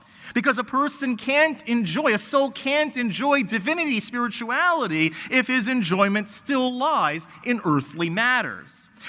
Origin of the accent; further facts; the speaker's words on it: Florida, United States; I grew up in Florida, and much like California, where we are today, it's really hot